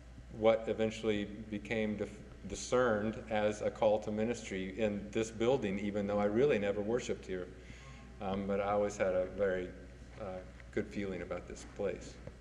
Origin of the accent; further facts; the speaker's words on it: Tulsa, Oklahoma, United States; Growing up in Tulsa, my connection, only thing I knew and still know about Kansas City is that everything's up to date in Kansas City.